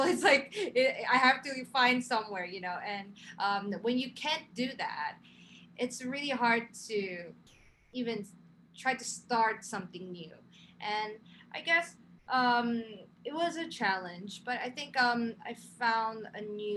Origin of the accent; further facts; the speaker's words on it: Japan; I'm from Japan, so I went back to Japan to kind of quarantine myself and just, you know, keep myself safe.